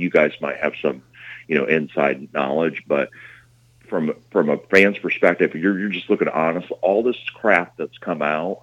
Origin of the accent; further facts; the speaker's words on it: Knoxville, Tennessee, United States; walking up the hill, you know, things like that, that we take advantage of when I grew up in Knoxville.